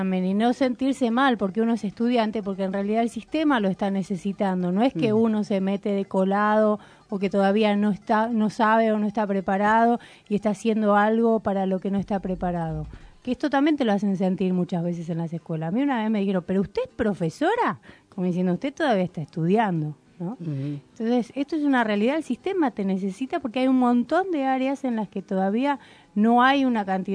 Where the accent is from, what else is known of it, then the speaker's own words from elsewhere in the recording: Merlo, Buenos Aires Province, Argentina; Quiero aclarar que yo también soy oriunda de Merlo, pero me exilié acá en este distrito.